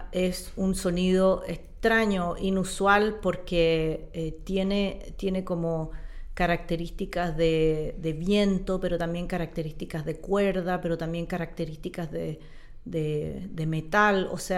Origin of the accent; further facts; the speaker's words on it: Chile; yo nací en Chile en los años 70, crecí en los años 80 y me transformé ya en una señorita cuando estaba en los años 90.